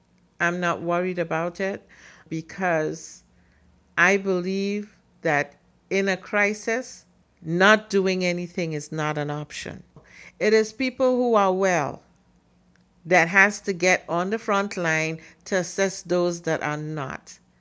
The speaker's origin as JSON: {"language": "English", "country": "Trinidad & Tobago", "tie": "born or raised there", "lives_now": "Cambridge, United States", "said": "And so sometimes I would be with her when she goes to functions like the carnivals and so forth in Trinidad, or any major event in which the Red Cross was asked to be on site. And in my village, she was kno"}